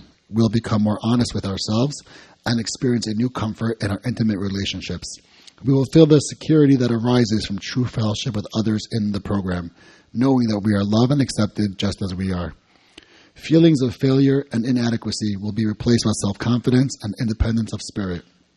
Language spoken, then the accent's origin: English; New York, United States; I'm from New York.